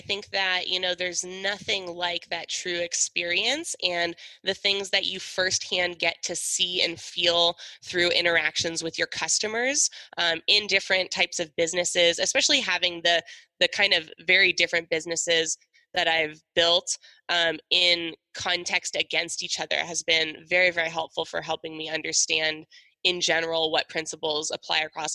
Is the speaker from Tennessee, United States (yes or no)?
no; Seattle, Washington, United States; So I grew up in Seattle, Washington, always did very well in school, was very school focused.